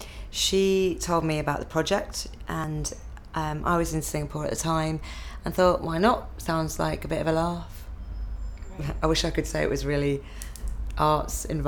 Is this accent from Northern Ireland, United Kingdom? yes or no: no; Leeds, Yorkshire and the Humber, United Kingdom; 30th of January 1976 and I come from Leeds in Yorkshire.